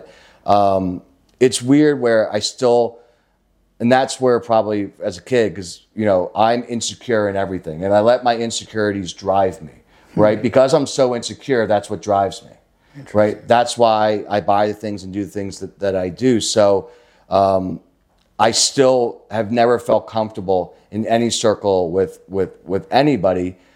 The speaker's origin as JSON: {"language": "English", "town": "Philadelphia", "region": "Pennsylvania", "country": "United States", "said": "I'm from Philadelphia. So it's like, we are trash. Like everyone from that area is kind of like just white trash, if you will."}